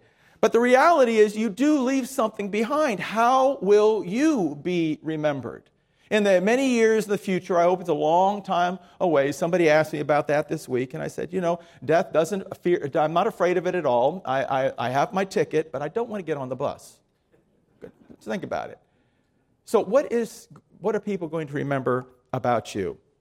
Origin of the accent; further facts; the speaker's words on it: Miami, Florida, United States; But I grew up in Miami where I had to walk through one to go to junior high school, and so I'm not afraid of them.